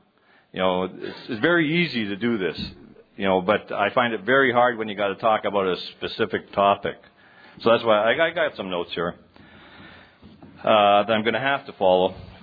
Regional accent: Canada; I came to San Antonio as a Canadian, eh?

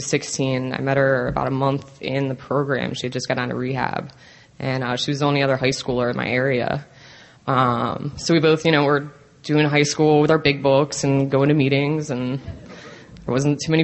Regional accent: Maryland, United States; So, I'm from Maryland. If you know where Maryland people are sitting, they're right here.

